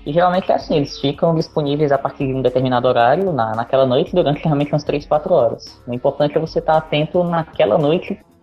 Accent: Fortaleza, Ceará, Brazil; É, eu sou de Fortaleza.

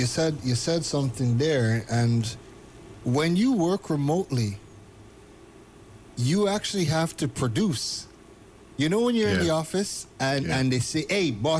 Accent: Canada; now in Asia; growing up in Canada, being in Asia now

